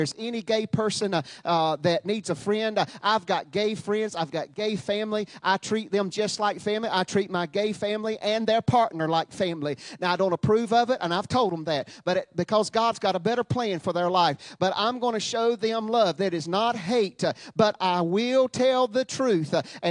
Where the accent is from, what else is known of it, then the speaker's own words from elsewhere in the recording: United States; Now, I have not done those sins, those national sins, but I am an American, and we are one for all and all for one